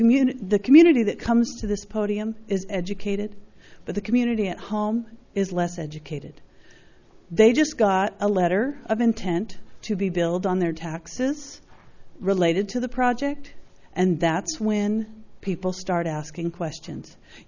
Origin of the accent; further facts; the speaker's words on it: Los Osos, California, United States; from Los Osos.